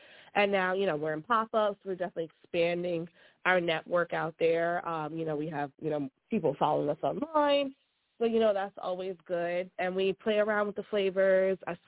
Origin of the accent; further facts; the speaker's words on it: Yonkers, New York, United States; Hey, it's … I'm from Yonkers, and I'm here because I'm promoting my business, Second Saturday Catering.